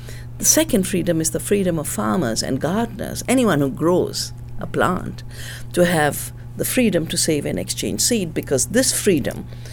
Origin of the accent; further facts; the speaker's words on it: the Himalaya, India; I'm from the Himalaya.